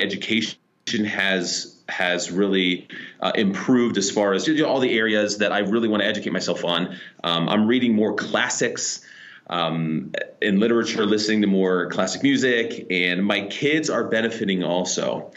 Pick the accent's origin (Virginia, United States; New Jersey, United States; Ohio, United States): Ohio, United States; Columbus; My business is here, and we're from Columbus, Ohio. You know, I thought my business is in Columbus.